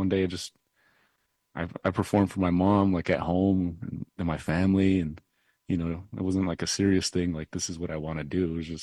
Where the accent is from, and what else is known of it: Chinle, Arizona, United States; born or raised there